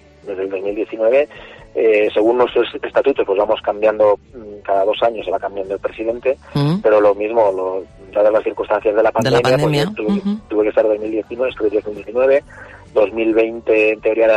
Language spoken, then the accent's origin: Spanish; Castellón de la Plana, Valencian Community, Spain; el Grau es un barrio de Castellón, pero es un barrio muy singular, que todos los que somos de allí del Grau, nacidos en el Grau, pues es como un pequeñito pueblo porque nos conocemos todos